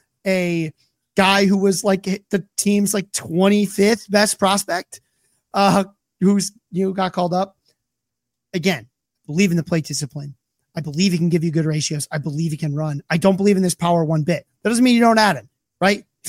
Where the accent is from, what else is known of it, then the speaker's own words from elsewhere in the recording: Michigan, United States; from my home state here in Michigan